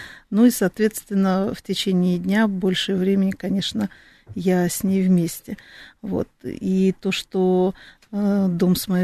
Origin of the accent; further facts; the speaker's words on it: Khimki, Moscow Oblast, Russia; Мы из Химок, с микрорайона.